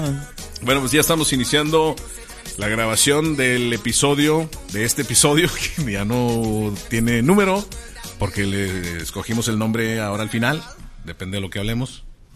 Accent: northern Mexico, Mexico; Pues somos norteños

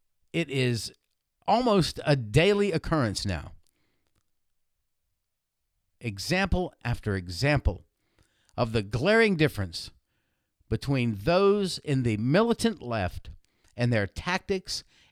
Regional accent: South Carolina, United States; Maybe it's because I was raised in South Carolina, here in the South, and, you know, you just do things differently.

